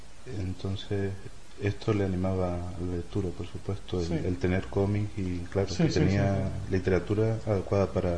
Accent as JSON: {"language": "Spanish", "region": "Canary Islands", "country": "Spain", "said": "resultaría ridículo, siendo canario, imitar en una entrevista un acento peninsular"}